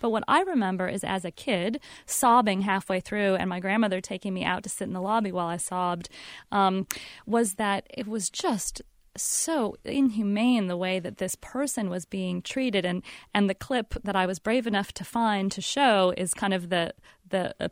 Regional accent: California, United States; I'm 9 years old. I'm growing up in Southern California. My grandmother's visiting from Ohio.

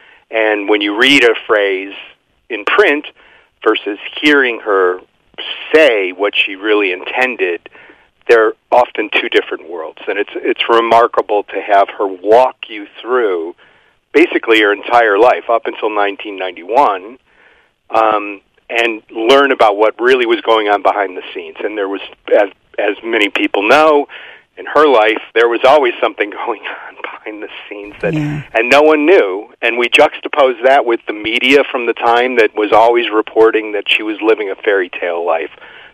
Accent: Cleveland, Ohio, United States; I grew up in Cleveland, Ohio. You know, we know how to laugh at ourselves, if nothing else.

